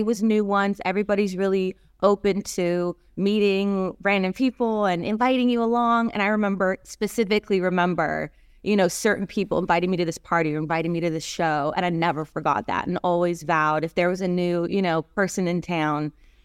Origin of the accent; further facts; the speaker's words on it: Canada; also born or lived in Toronto; now in Nashville, United States; is I moved from like a little town in Canada to Toronto, which is the biggest city in Canada. Then I moved from Toronto to Nashville.